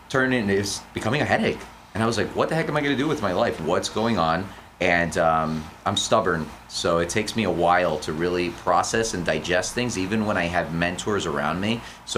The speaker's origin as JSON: {"language": "English", "region": "New Jersey", "country": "United States", "tie": "born or raised there", "said": "I grew up in Hudson County. So I was down there. It's been a change moving up here, but it's been a great change. And as time went on, I found myself in Sussex County."}